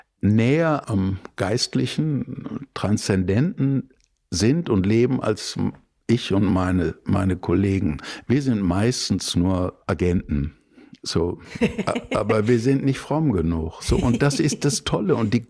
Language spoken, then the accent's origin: German; Bottrop, North Rhine-Westphalia, Germany; und ich komme aus Bottrop